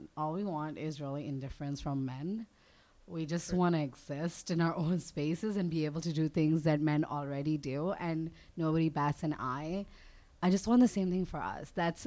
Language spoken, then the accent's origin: English; Pakistan; also born or lived in Dubai, United Arab Emirates; now in Toronto, Canada; I grew up half in Pakistan and half in Dubai. And I now am in Toronto. I've been here for like 10 months now.